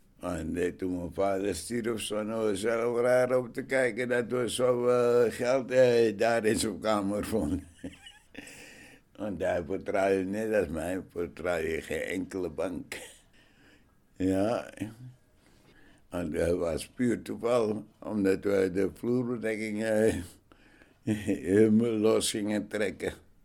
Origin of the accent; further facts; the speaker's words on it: Amsterdam, North Holland, Netherlands; Ik ben Amsterdammer